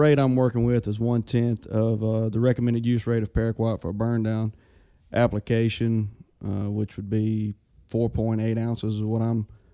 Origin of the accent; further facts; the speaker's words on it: Mississippi, United States; Well, not technically. I grew up in Lafayette County, but I went to school in New Albany.